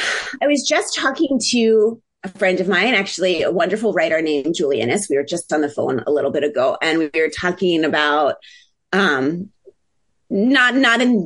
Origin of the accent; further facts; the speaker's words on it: Philadelphia, Pennsylvania, United States; I'm working on a novel that is actually set in my hometown of Philadelphia.